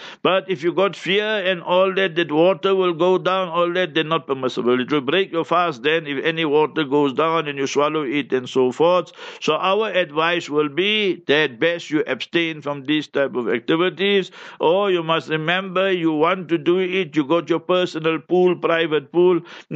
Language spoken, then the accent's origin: English; South Africa; I'm in South Africa, we are South African